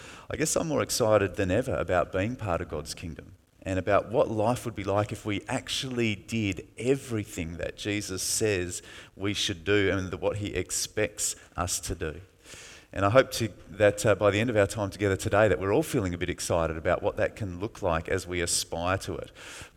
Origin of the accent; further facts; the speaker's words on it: Busselton, Western Australia, Australia; I was from Busselton, so I'd grown up in the area